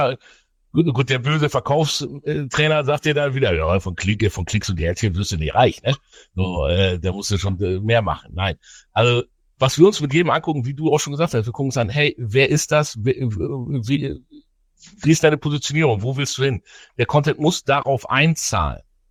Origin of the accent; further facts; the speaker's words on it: Bremen, Germany; So, jetzt komme ich ja aus Bremen, ja.